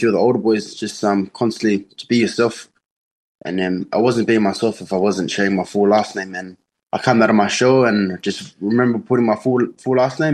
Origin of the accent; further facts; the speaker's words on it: Samoa; I know the villages of where I'm from in Samoa. So I'm from Kunga Fuafua and Afenga. And my dad is half Chinese, so I think that makes me quarter.